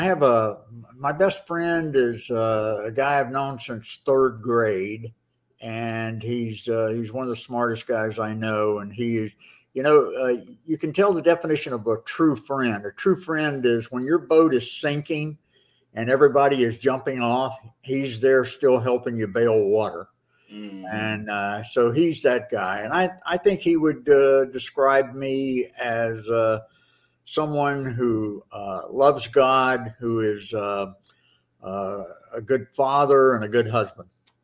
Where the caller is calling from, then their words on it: Orlando, Florida, United States; Orlando, Florida.